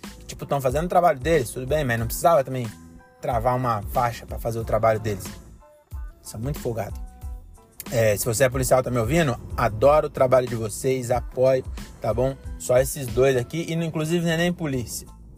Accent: São Paulo, Brazil; born there; eu sou nascido lá na Consolação, então até os 11 meses eu morei na Consolação, ali em São Paulo.

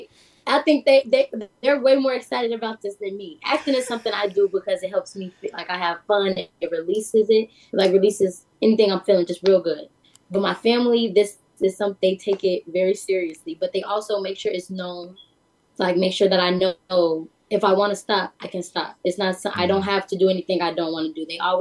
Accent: Chicago, Illinois, United States; But growing up in Chicago, I'm African American, I'm a black girl, and so it's a little hard.

